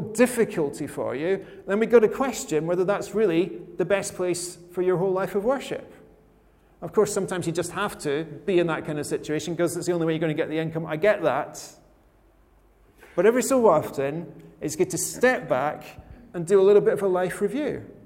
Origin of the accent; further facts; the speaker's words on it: Scotland, United Kingdom; And I'm Scottish, I like free gifts